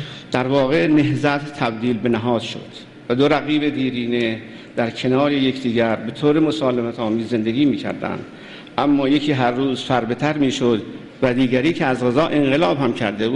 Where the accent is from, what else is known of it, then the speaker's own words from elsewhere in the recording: Iran; و به عنوان یک ایرانی تجربه تاریخی زیادی داریم